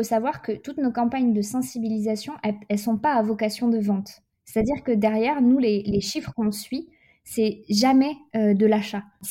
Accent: Lyon, Auvergne-Rhône-Alpes, France; On est lyonnais et du coup, on a ouvert à Lyon.

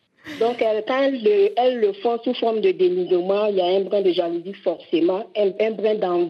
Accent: Côte d’Ivoire; je suis Ami de la Côte d'Ivoire.

